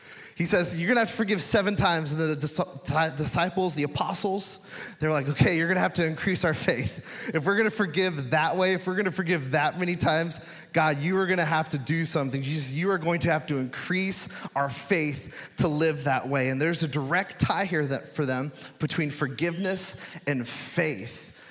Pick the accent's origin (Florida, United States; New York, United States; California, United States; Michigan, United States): Florida, United States; now in Springfield, United States; I grew up in Southwest Florida, and it was not the case.